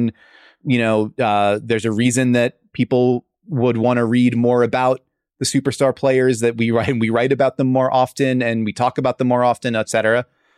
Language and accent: English; United States; I'm sorry. I'm idiot American.